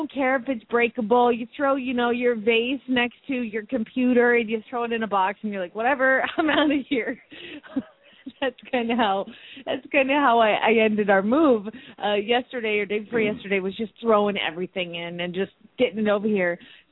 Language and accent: English; Phoenix, Arizona, United States; from Phoenix, Arizona